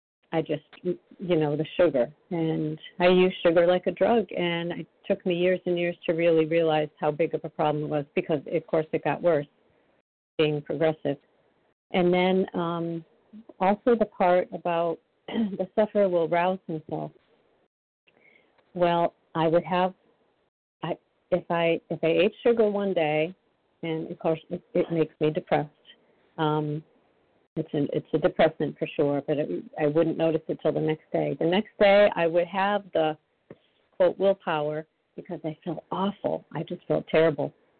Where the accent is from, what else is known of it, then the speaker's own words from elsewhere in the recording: Massachusetts, United States; I'm from Massachusetts.